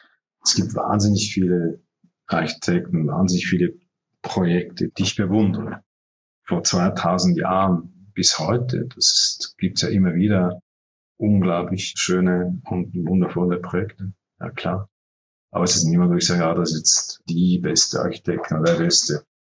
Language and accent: German; Zurich, Switzerland; born there; Ich bin ja hier geboren in Zürich und studiert und ja, ich bin schon sehr gerne am Meer, gebe ich zu.